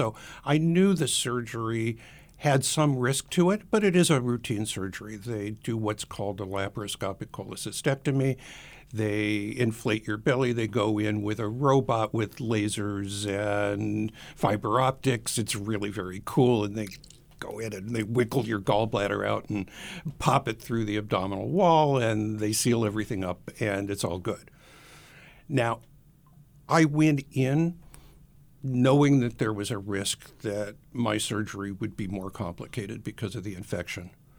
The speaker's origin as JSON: {"language": "English", "town": "Durham", "region": "North Carolina", "country": "United States", "tie": "born or raised there", "said": "I grew up in Durham and wound up going to my hometown medical school, which is Duke."}